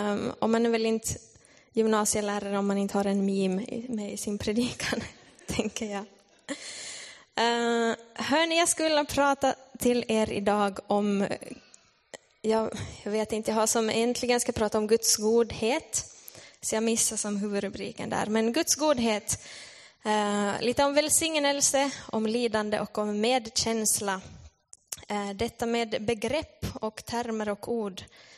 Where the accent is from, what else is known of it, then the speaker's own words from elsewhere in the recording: Petalax, Ostrobothnia, Finland; now in Vaasa, Finland; Jag är från Petalax, men jag bor i Vasa.